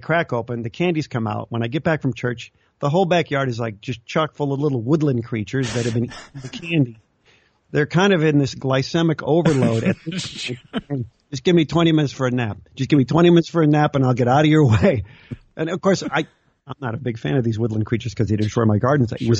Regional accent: Chicago, Illinois, United States; I grew up in the Chicago area, and we would occasionally.

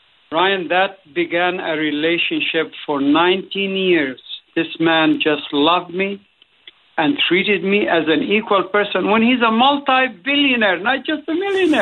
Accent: Saudi Arabia; also born or lived in Gaza Strip; 2 months after my birth, my family immigrated from the Gaza Strip to Saudi Arabia. So I grew up in Saudi Arabia. And I grew up as a Palestinian immigrant and refugee.

